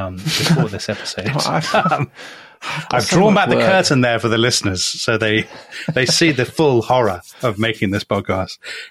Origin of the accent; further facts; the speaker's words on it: United Kingdom; But talking of beaches, since we are British, Tom, it would be remiss of us not to mention the most glamorous resort of all, the great town of Blackpool.